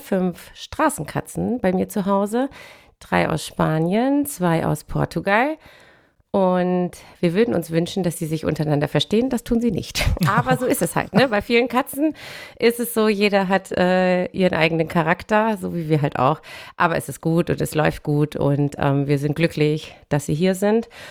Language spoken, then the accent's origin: German; Hanover, Lower Saxony, Germany; moved away as an adult; now in Cologne, Germany; Ich bin 39 Jahre alt und ich wohne in Köln. Ich komme aber eigentlich ursprünglich aus Hannover. Ich bin vor 18 Jahren fürs Studium hier nach Köln gezogen